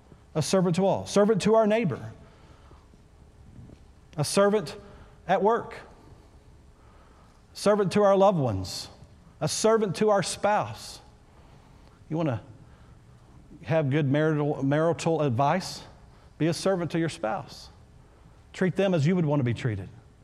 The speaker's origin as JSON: {"language": "English", "region": "Texas", "country": "United States", "said": "I'm from Texas. You wave at people, people."}